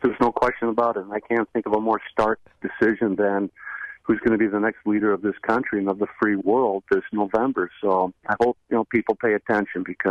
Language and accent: English; Wisconsin, United States; I was born and raised here in Western Wisconsin, and Tawny and I have raised our family here, our two boys.